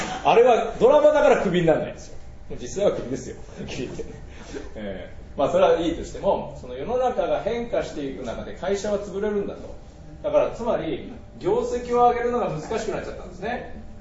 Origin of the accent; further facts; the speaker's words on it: Mito, Ibaraki, Japan; でもやっぱり地元に戻って、まあ、将来後継ぐんだよなとか思いながら、で、あと水戸の町をなんとかしたいなと思ってた時に